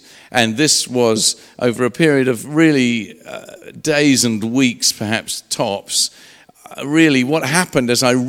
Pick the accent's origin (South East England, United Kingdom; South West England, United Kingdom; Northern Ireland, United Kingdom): South East England, United Kingdom; Hove; also born or lived in London; And as you can hear, I'm from England. This is my home. But I was born in London, grew up in Hove in East Sussex.